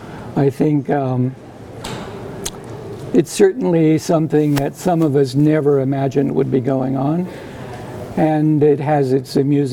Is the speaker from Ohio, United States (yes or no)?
yes; Ohio, United States; born there; I was born in Ohio in the summer of 1949.